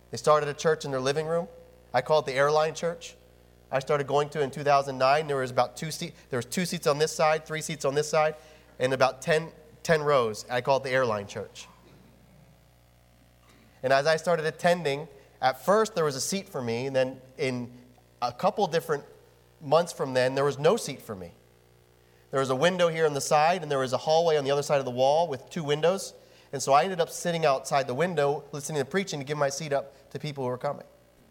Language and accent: English; Geigertown, Pennsylvania, United States; So I was raised in High Point Baptist Chapel out in Geigertown, Pennsylvania.